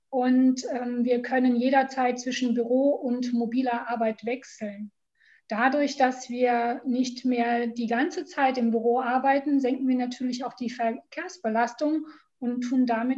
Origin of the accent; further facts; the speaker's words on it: Lower Saxony, Germany; now in Aachen, Germany; ich komme gebürtig aus Niedersachsen. Ich habe früher hier in Aachen Wirtschaftsgeografie studiert